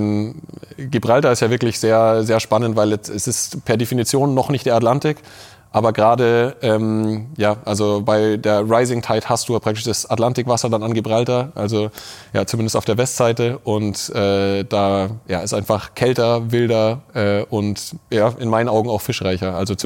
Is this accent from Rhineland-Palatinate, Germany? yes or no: no; Munich, Bavaria, Germany; born there; Also als geborener Münchner ist das was ein bisschen zur Kultur dazu gehört.